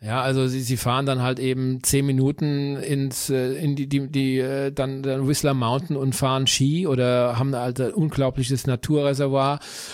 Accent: Bürstadt, Hesse, Germany; ich komme aus Bürstadt, das ist ein kleines Dorf in Südhessen

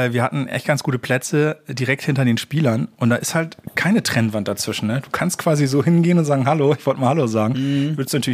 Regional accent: Oldenburg, Lower Saxony, Germany; born there; Ich komme aus Niedersachsen gebürtig. Oldenburg. Aus Oldenburg.

